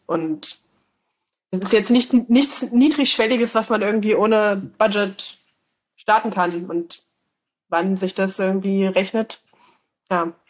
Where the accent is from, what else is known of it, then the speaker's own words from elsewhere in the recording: Saxony-Anhalt, Germany; born there; now in Leipzig, Germany; Also ich komme ja gebürtig aus Sachsen-Anhalt, ich wohne in Leipzig.